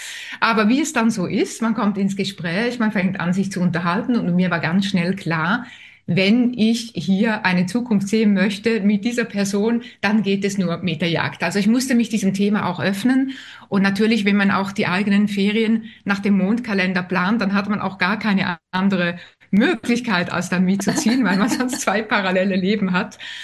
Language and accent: German; Switzerland; Ich bin Schweizerin